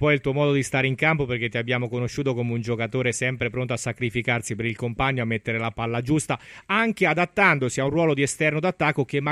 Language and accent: Italian; Argentina; Tu, da argentino ad argentino, come lo vedi?